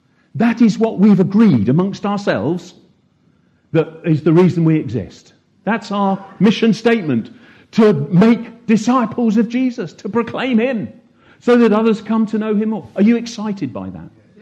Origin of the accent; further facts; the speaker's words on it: United Kingdom; Oh, we're British. Yes. Yes. Some of us.